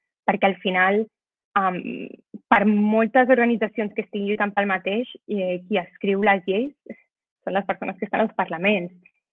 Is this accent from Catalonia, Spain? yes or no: yes; Cerdanyola del Vallès, Catalonia, Spain; jo soc de Cerdanyola del Vallès i no és una ciutat gaire gran i és una miqueta bombolla.